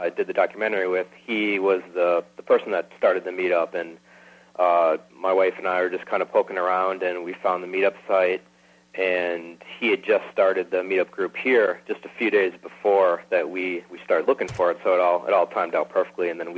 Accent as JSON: {"language": "English", "region": "Wisconsin", "country": "United States", "said": "I'm from Central Wisconsin is where I'm at."}